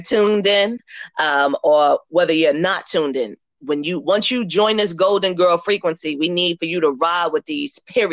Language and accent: English; Queens, New York, United States; now in North Carolina, United States; I'm from Jamaica, Queens originally, and I currently live in North Carolina. I've been living here for some years.